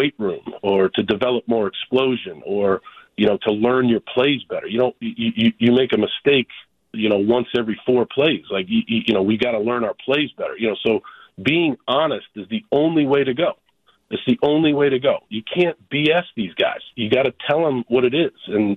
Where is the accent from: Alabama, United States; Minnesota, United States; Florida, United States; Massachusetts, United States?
Massachusetts, United States; Boston; I'm from Boston, or I'm from Massachusetts.